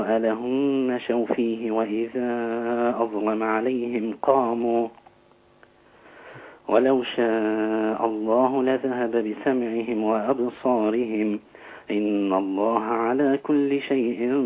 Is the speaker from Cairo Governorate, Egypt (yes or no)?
yes; Cairo, Cairo Governorate, Egypt; انا من القاهرة يا فندم